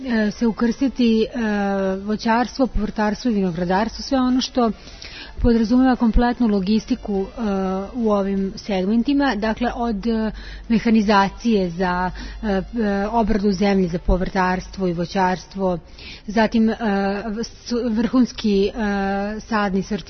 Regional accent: Serbia; I to je negde i cilj da mi kao Srbi izvozimo gotove proizvode, jer ćemo više zaraditi, mislim, to je neminovno.

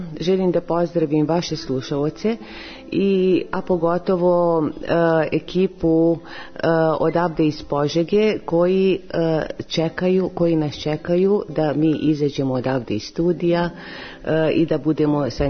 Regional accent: Variaș, Timiș County, Romania; Ne, ja sam iz Varjaša, moja prababa je iz Mokrina, i tako da i otac i mati su mi Srbi. I tako da bila sam u Varjašu u srpskoj školi

